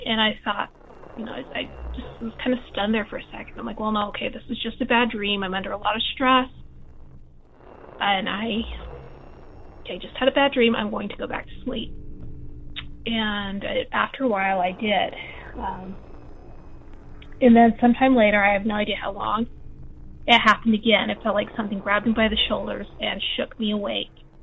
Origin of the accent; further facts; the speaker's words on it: Utah, United States; I'm from Utah. I grew up Mormon.